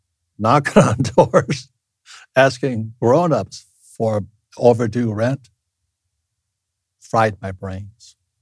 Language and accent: English; United States; You know, and I'm Japanese American, a fourth generation. My family was locked up in concentration camps in California.